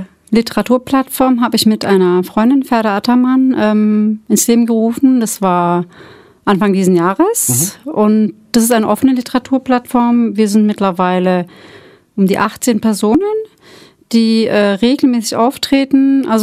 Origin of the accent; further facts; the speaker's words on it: Berlin, Germany; German is a second language; Ich bin so in einem Türkenviertel, Türken-Kurdenviertel aufgewachsen in der Spandauer Neustadt.